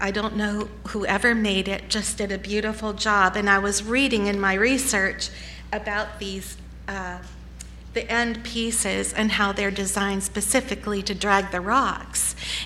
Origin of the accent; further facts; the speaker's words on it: Michigan, United States; Where I grew up in Michigan, and I'm sure it was the same way in Pennsylvania, but when I was young and we lived by the lake